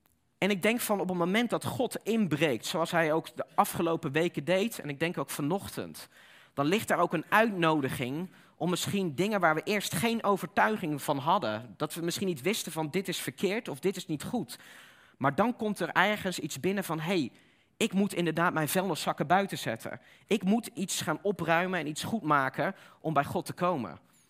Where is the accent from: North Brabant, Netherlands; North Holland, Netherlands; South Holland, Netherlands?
North Brabant, Netherlands; En ik ben opgegroeid in Brabant, je hoort het gelukkig niet meer, maar dat is een bepaalde accent